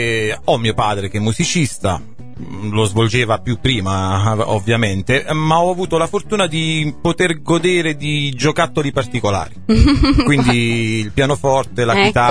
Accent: Stio, Campania, Italy; Al mio paese, Stio.

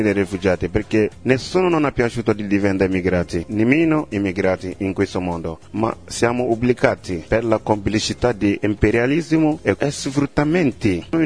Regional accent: Libya; Italian is a second language; now in Italy; sto qua in Italia. Io ho scappato da un paese di guerra che ha portato questa miseria del mio paese. Ho scappato dal mio paese e vengo dalla Libia.

